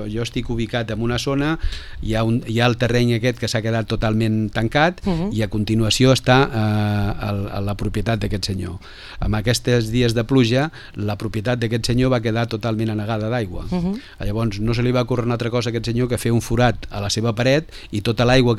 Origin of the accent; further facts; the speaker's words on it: Barcelona, Catalonia, Spain; now in Vila-real, Spain; I vaig venir de Barcelona. Amb el bé que estava jo a Barcelona, i vaig venir aquí a complicar-me la vida.